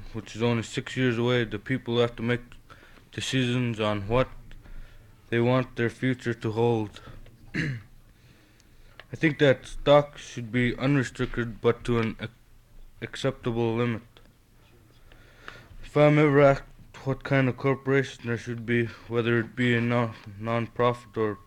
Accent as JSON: {"language": "English", "region": "Alaska", "country": "United States", "said": "I'm a student from Kliwonik, Alaska."}